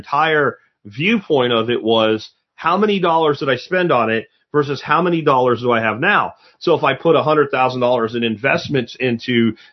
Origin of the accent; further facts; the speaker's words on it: Pennsylvania, United States; Like, where I grew up in Pennsylvania, when I was in high school, I think it was already fading.